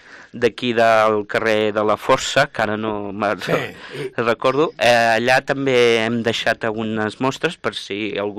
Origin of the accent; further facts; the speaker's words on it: Girona, Catalonia, Spain; Sí, jo sóc gironí de tota la vida